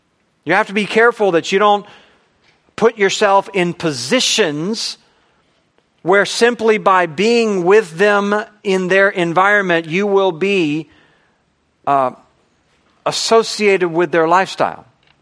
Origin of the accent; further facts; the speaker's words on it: United States; when I go to Europe, they're going to know I'm an American because I wear baggy clothes and I walk funny.